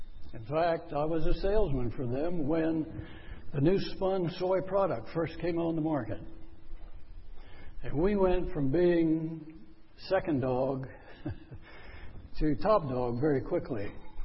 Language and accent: English; Virginia, United States; I grew up in Northern Virginia. My family were builders and developers there. I grew up in the construction business.